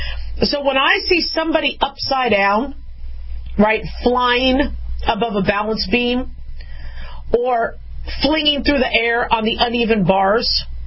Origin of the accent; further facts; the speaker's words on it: Las Vegas, Nevada, United States; I'm from Vegas. We also have some gold coming home from Vegas, too, so I was pretty, pretty happy that Vegas represented.